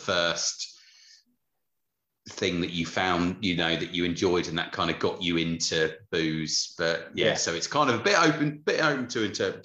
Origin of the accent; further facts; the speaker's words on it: Paris, Île-de-France, France; So growing up in Paris, like, I always find it interesting, like, the kind of the drink of the younger people